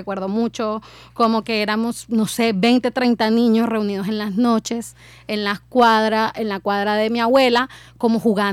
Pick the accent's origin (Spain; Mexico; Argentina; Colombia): Colombia; El Carmen de Bolívar, Bolívar; yo tengo 30 años, soy del Carmen de Bolívar